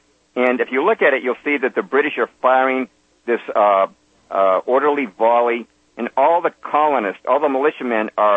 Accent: Lexington, Massachusetts, United States; I should mention that I grew up in Lexington, where this battle took place. We moved there, my family moved there in 1959 when I was in the third grade, and I went to Parker Elementary School

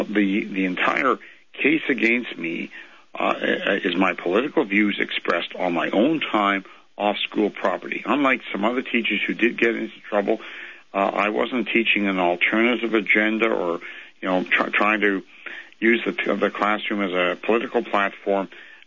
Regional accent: Canada; I'm a Canadian.

